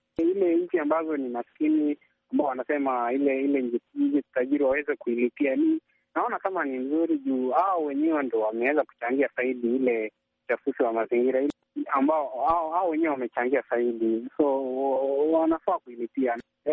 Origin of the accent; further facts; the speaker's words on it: Ilamaragin, Baringo County, Kenya; natoka sehemu ya Ilamaragin, county ya Baringo.